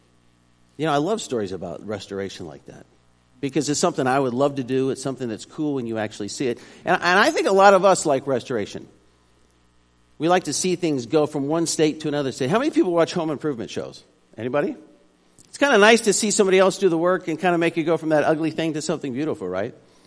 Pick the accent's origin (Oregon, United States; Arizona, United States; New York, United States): Arizona, United States; You know, when I was a kid growing up in Arizona, there wasn't a whole lot to do besides just kind of beat the heat, you know.